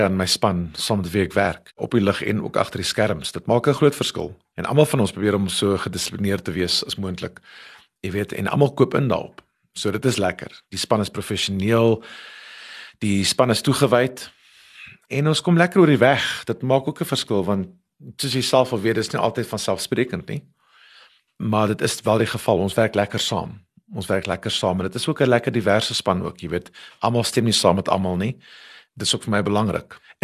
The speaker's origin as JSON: {"language": "Afrikaans", "town": "Port Elizabeth", "region": "Eastern Cape", "country": "South Africa", "tie": "born or raised there", "said": "Ek het in Port Elizabeth groot geword. Ek het daar geswat by NMMU"}